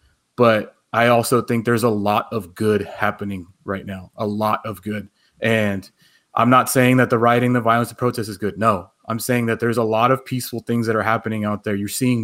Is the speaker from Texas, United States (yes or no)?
no; Oxnard, California, United States; including my hometown of Oxnard, where there's not a large black population there, but we know all about what happens to minorities, especially Hispanics.